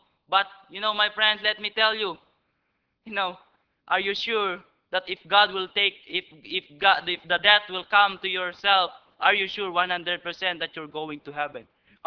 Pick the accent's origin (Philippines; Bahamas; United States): Philippines; I am a Filipino. I live in the Philippines. I'm a citizen in the Philippines.